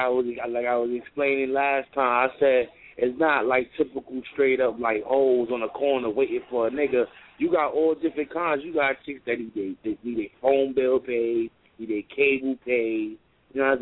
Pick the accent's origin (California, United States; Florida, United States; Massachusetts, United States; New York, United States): New York, United States; Brooklyn; I'm from Brooklyn, baby.